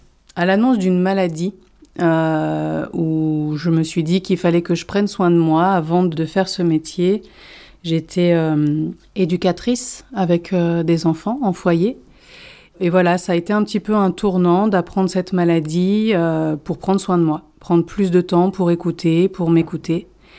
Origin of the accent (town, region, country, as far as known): Grenoble, Auvergne-Rhône-Alpes, France